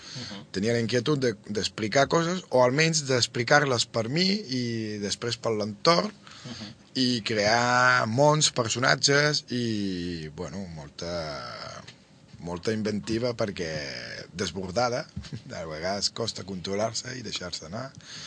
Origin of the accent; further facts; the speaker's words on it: Manlleu, Catalonia, Spain; also born or lived in Seville; jo soc manlleuent, d'aquí de tota la vida, nascut a Sevilla